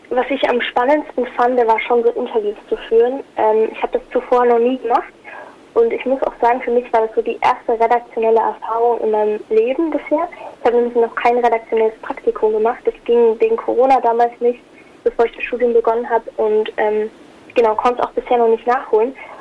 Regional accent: Würzburg, Bavaria, Germany; ich bleibe hier, wo ich aufgewachsen bin. Also ich komme aus Würzburg und hatte auch vor, hier zu studieren und so.

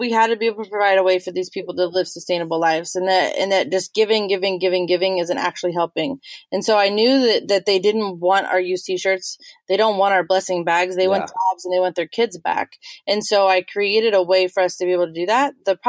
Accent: Columbus, United States; Yeah, I grew up in Columbus, and became a nurse.

